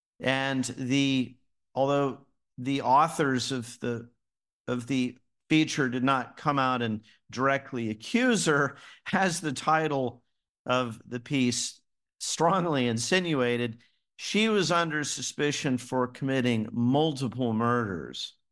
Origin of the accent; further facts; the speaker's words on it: Dallas, Texas, United States; Well, I was born and raised in Dallas, Texas. I had the good fortune to grow up in an affluent, independent township in the middle of Dallas County. It's called Highland Park.